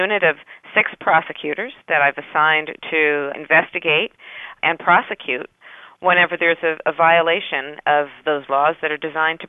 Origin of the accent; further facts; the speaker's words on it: California, United States; I'm very proud as a Californian in the fact that in our backyard, the technology that is changing the way the world works is developing.